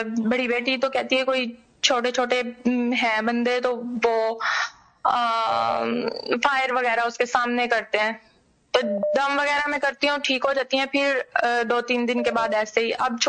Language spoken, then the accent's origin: Urdu; Punjab, Pakistan; نہیں نہیں میں پنجاب سے ہوں.